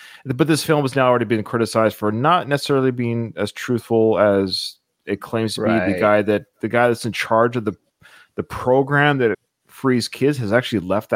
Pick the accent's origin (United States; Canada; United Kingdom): Canada; I'm Canadian.